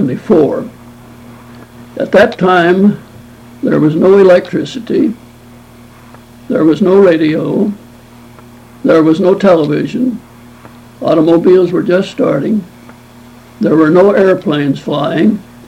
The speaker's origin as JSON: {"language": "English", "town": "Decatur", "country": "United States", "tie": "born or raised there", "said": "Yes, I was born in Decatur on January 30th, 1896, and of course I've been living here all the time since that."}